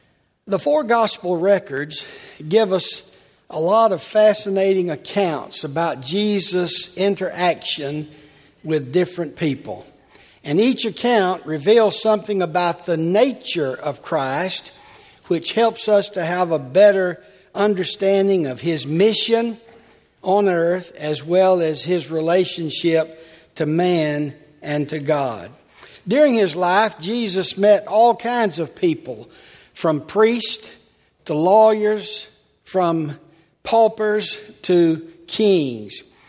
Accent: Tallahassee, Florida, United States; I've been teaching this series at Tallahassee, my hometown.

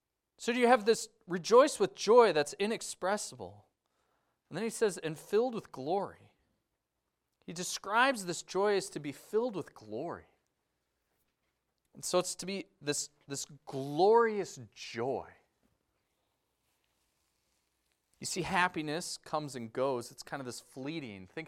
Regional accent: Wisconsin, United States; Okay, and since we're from Wisconsin, this is my cheesy analogy.

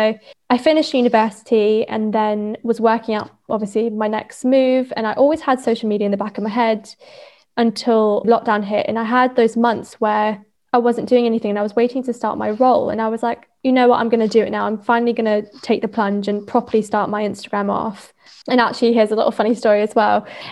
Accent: Malaysia; And I grew up in Malaysia

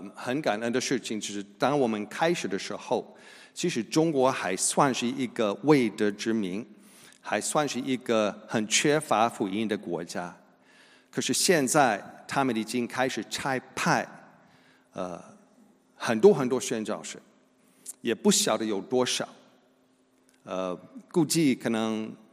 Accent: United States; 只是说对，我是美国人

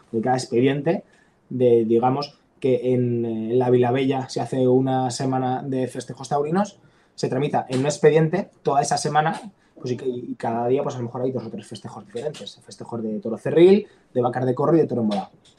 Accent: Paiporta, Valencian Community, Spain; como en Paiporta, en mi pueblo, me prohibieron los toros 4 años

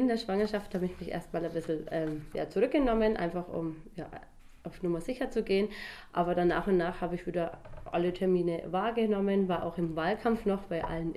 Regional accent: Wolmutzöl, Bavaria, Germany; Wolmutzöl liegt in der Fränkischen Schweiz.

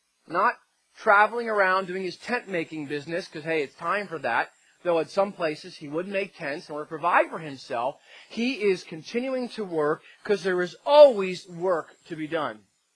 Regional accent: New Jersey, United States; And growing up in New Jersey, I used to get spring fever bad

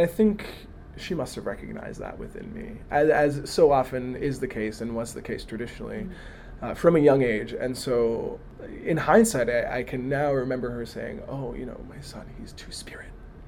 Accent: New Brunswick, Canada; come from Tobik First Nation, so Ngutkuk is what we call it, and this is in the northern west part of New Brunswick. It's a relatively small community, probably about 1,000 people on reserve.

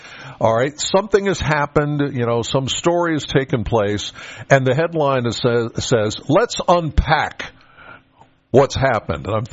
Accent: Penns Valley, Pennsylvania, United States; Now, I'm from Penns Valley, all right, and I go to church in Spring Mills.

